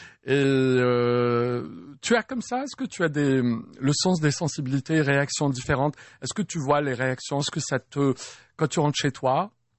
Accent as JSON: {"language": "French", "town": "Algiers", "region": "Algiers Province", "country": "Algeria"}